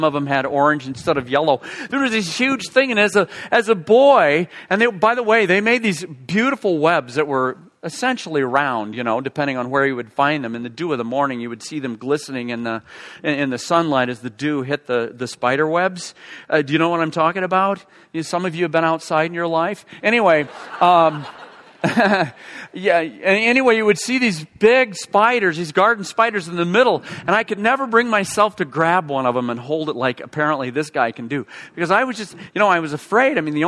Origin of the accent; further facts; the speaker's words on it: Iowa, United States; when I was a kid growing up in Iowa on the farm, we had these great big spiders